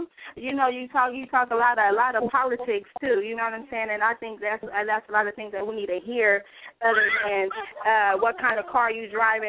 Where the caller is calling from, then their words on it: Sacramento, California, United States; I'm calling in from Sacramento.